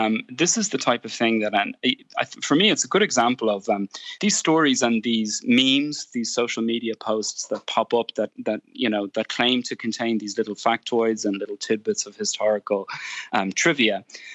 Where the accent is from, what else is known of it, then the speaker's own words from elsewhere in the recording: Ireland; I'm an Irishman, so I'm not an expert on this particular subject.